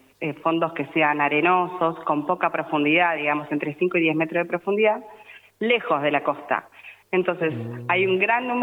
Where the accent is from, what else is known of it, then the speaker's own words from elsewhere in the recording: Buenos Aires, Argentina; now in San Antonio Oeste, Argentina; Yo soy de Buenos Aires, estudié en la UBA, hice la licenciatura allá